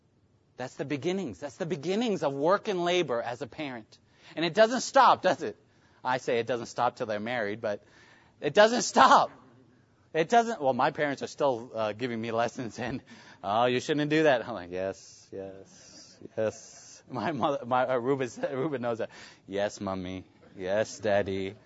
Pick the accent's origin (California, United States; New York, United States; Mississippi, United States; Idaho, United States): New York, United States; Yeah. I grew up in New York, and I think about the assembly I grew up in, Indian Assembly.